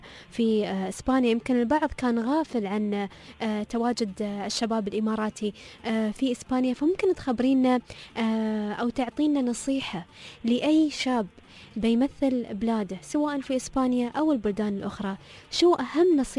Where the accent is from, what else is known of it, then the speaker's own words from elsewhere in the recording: United Arab Emirates; نحن كشباب إماراتي